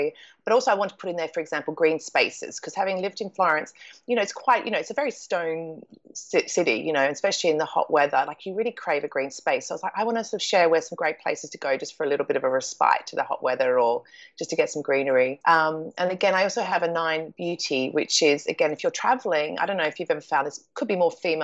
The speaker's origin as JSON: {"language": "English", "country": "Australia", "tie": "born or raised there", "said": "I grew up in Australia by the beach with, like, nothing old."}